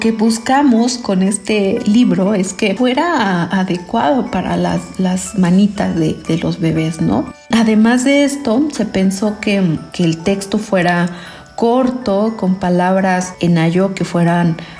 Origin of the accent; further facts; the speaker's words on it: Santa María Ocotepec, Oaxaca, Mexico; de la comida de Santa María Ocotepec, porque me inspiré en mi pueblo.